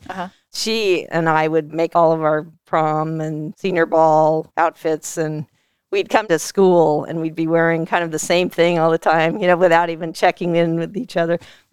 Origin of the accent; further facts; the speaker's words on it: Walnut Creek, California, United States; I was born in Marin and raised in the far East Bay. So Walnut Creek, Pleasant Hill, Lafayette area, right in the middle of those three towns.